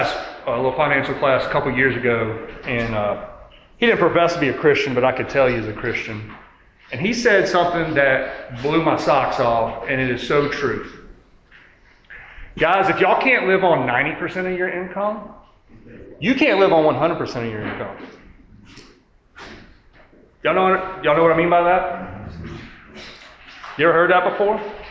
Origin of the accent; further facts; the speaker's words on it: Georgia, United States; now in Louisiana, United States; I'm from Georgia. I didn't know about driving school. Here in Louisiana, you got to go to driving school to get your license.